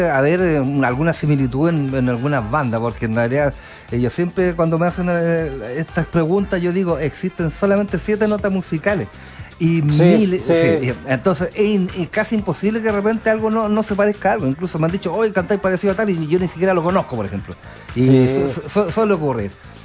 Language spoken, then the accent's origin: Spanish; Chile; Como buen chileno, bueno para la chicha.